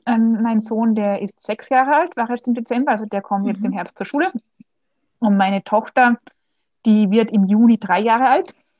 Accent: Vienna, Austria; Ich bin aus Österreich, aus Wien. Hört man vielleicht auch.

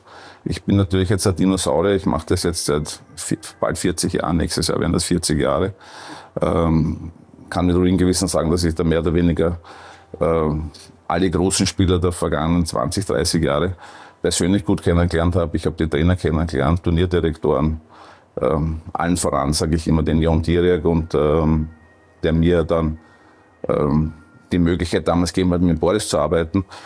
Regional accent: Perchtoldsdorf, Lower Austria, Austria; born or raised there

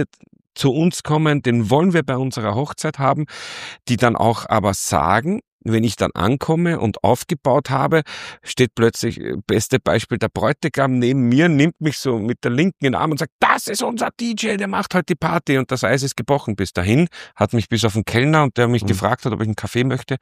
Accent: Vienna, Austria; Fahr mal als Wiener ins Salzburger Land

